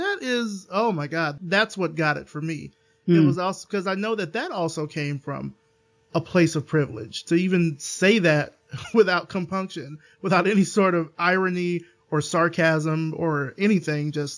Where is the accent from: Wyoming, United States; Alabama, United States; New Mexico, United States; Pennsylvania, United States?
Alabama, United States; I'm from Alabama, but, you know.